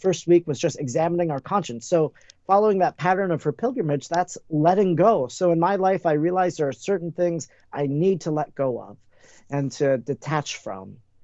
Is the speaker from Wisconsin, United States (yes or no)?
yes; Wisconsin, United States; And I'm from Wisconsin. I was actually wearing a Packer jacket that day.